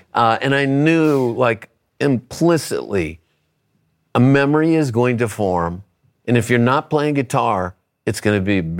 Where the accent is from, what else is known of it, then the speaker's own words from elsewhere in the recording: Concord, New Hampshire, United States; growing up in Concord, New Hampshire, my uncle lived above us and listened to oldies radio.